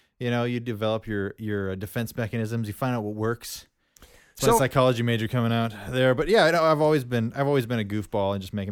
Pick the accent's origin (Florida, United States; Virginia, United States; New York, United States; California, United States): California, United States; Fresno; born there; I was born in Fresno.